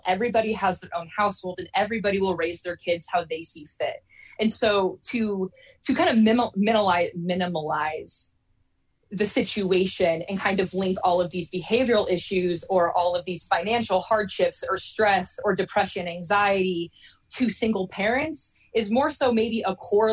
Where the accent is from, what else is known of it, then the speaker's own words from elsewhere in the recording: Salem, Oregon, United States; So I grew up a lot around the West Coast, primarily in multiple different parts of Oregon. But my mom eventually settled in Salem, Oregon, when I was in elementary school.